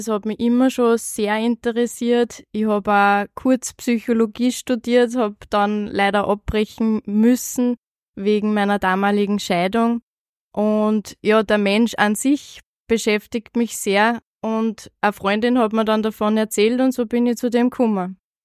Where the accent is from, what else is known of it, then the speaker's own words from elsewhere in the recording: Upper Austria, Austria; bin Mama von 3 Söhnen und bin aus Oberösterreich.